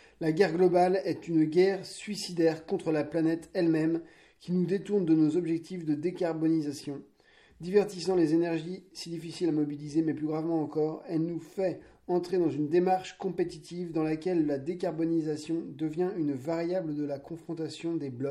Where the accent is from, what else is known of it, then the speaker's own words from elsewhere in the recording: France; bon, je suis français, tu me diras d'accord